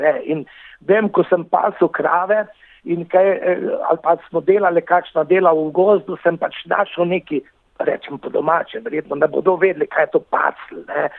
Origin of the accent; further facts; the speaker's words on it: Dravograd, Carinthia, Slovenia; moved away; also born or lived in Paris, France / Austria; Prihajam iz Koroške, točno jo lahko rečem iz Dravograda.